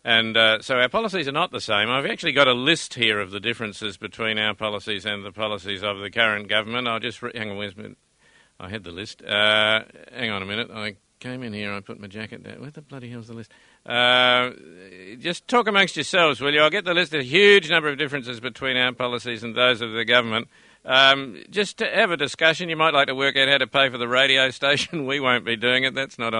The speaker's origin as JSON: {"language": "English", "region": "Queensland", "country": "Australia", "said": "I'm from Queensland"}